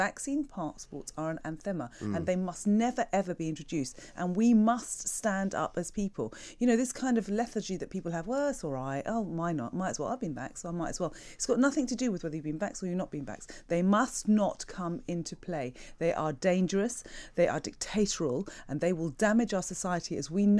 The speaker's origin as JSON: {"language": "English", "country": "United Kingdom", "said": "being a British person, living in Great Britain."}